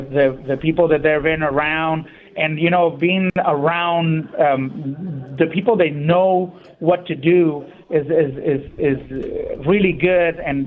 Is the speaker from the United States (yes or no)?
no; Ensenada, Baja California, Mexico; I'm originally from Ensenada